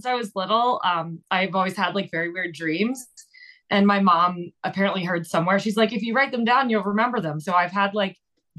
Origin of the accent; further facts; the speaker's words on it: Downingtown, Pennsylvania, United States; This was in the Philly suburbs, a town called Downingtown.